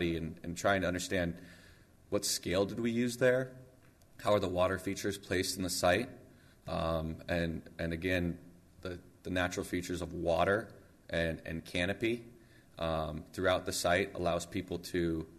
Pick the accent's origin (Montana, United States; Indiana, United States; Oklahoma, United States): Montana, United States; I grew up as an avid fly fisherman and outdoorsman. And what amazed me about growing up in Montana was people were moving to Montana to be with nature